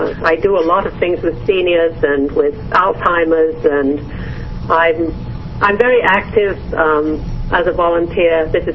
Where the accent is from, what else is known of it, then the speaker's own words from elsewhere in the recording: England, United Kingdom; But, you know, I grew up in England, and I was trained in a hospital where we had open wards.